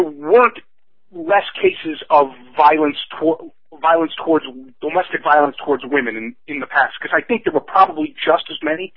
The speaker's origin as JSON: {"language": "English", "town": "Detroit", "region": "Michigan", "country": "United States", "said": "I am from Detroit, but I have never fired a firearm before."}